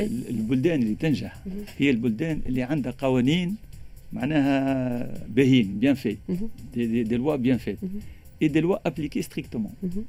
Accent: Tunisia; عندنا توانسه موجودين، عندنا دياسبورا خرق العاده، عندنا في تونس ان بوتنسيال انورم.

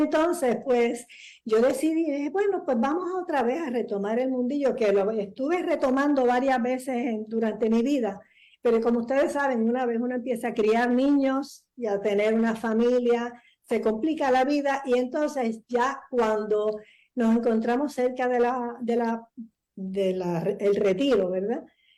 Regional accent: San Juan, Puerto Rico; bueno, yo soy de San Juan

